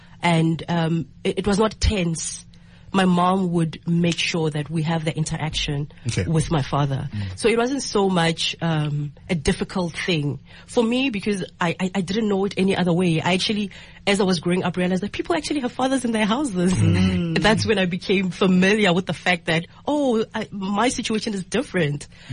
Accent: Nkowankowa, Limpopo, South Africa; I am 33 years old, and I come from Nkowankowa on the outskirts of Zinin.

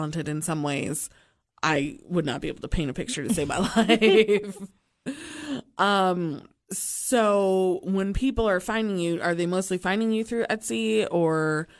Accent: Detroit, Michigan, United States; Yeah, I was very spoiled growing up in Detroit because we had the Detroit Institute of the Arts

